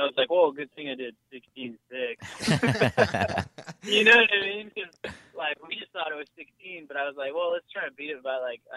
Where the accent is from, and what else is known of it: Maple Ridge, British Columbia, Canada; born or raised there